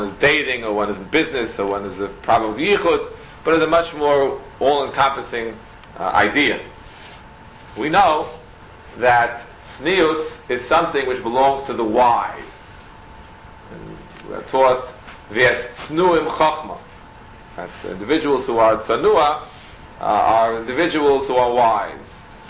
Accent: Queens, New York, United States; I am from Queens.

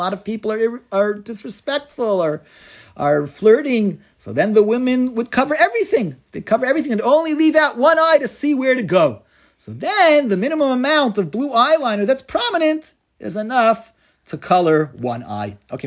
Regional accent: Washington Heights, New York, United States; You know, I grew up in Washington Heights. We used to have on the street corners these fellows.

